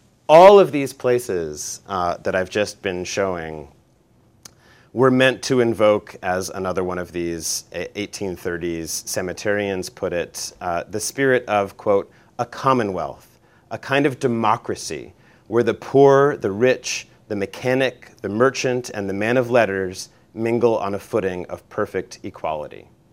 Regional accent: Newton, Massachusetts, United States; I grew up in Newton, Massachusetts. There's a lovely lake at the center of Newton called Crystal Lake, but it's ringed by houses.

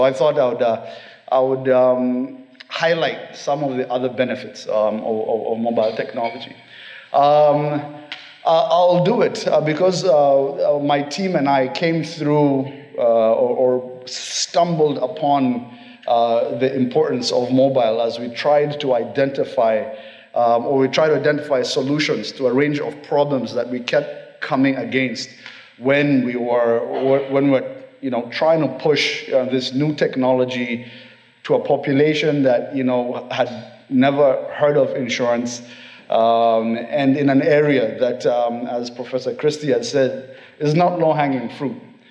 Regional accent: Kenya; and I'm Kenyan.

